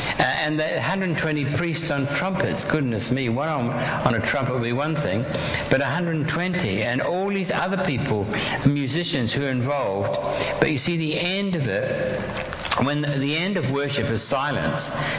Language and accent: English; New Zealand; now in London, United Kingdom; But I grew up in New Zealand and in the farmlands. I don't like cities.